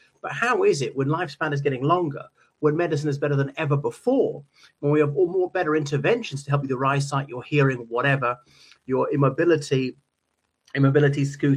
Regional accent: Ireland; from Ireland.

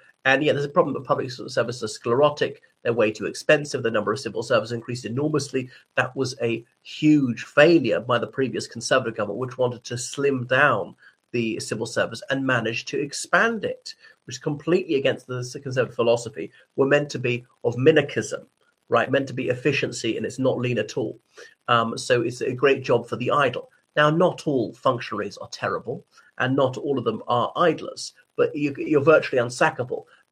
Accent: Ireland; from Ireland.

